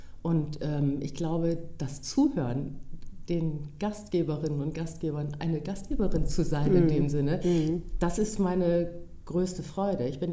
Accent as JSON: {"language": "German", "region": "Bremen", "country": "Germany", "tie": "born or raised there", "also_born_or_lived": "Wilhelmshaven", "lives_now": "Hamburg, Germany", "said": "nicht in Wilhelmshaven, sondern in Bremen, da wo ich aufgewachsen bin, da ist auch, na klar, Elternhaus ist auch Heimat."}